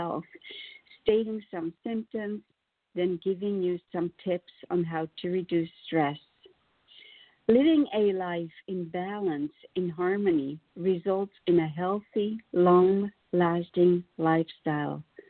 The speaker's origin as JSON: {"language": "English", "country": "Switzerland", "tie": "born or raised there", "lives_now": "United States", "said": "where I was born and raised in Switzerland, it was one way. And now I've been in the USA for 41 years, married for a little bit over 40."}